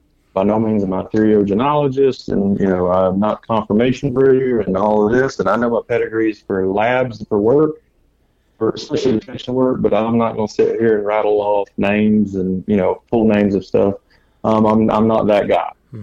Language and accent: English; Alabama, United States; I thank God I had that background growing up in Northeast Alabama